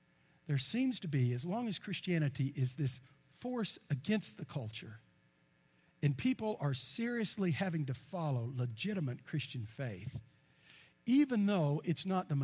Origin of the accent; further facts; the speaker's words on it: Wales, United Kingdom; And within the Celtic people, the Scots, the Irish, and the Welsh, I'm a Welshman.